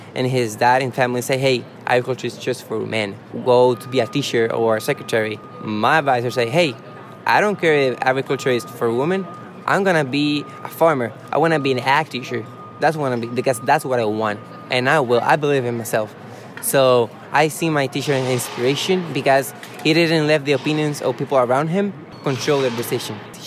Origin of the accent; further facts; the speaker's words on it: Hatillo, Puerto Rico; Well, I come from a background of agriculture. I raised pigs with my dad in Puerto Rico, Atillo, my hometown.